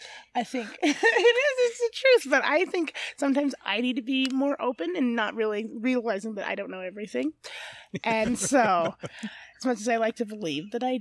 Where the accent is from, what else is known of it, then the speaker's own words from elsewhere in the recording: Utah, United States; also born or lived in New York; I was born in New York. But, I mean, I'm a Utah girl. I've been here for forever.